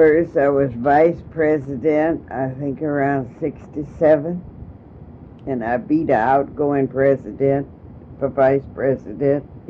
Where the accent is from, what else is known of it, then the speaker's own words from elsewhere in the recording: Chicago, Illinois, United States; also born or lived in Little Rock, Arkansas; And I was raised in Chicago